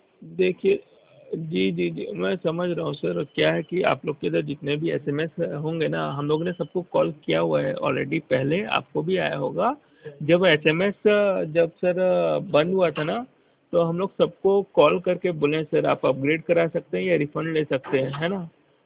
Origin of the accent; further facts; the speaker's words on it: Raipur, Chhattisgarh, India; जी जी sir ये बताइए, मैं भी रायपुर से हूँ।